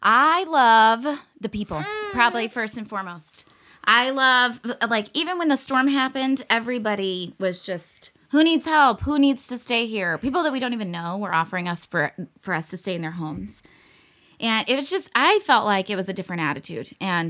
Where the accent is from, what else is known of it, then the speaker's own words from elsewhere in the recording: Los Angeles, California, United States; And we're from Southern, like we lived in Southern LA. It's confusing there.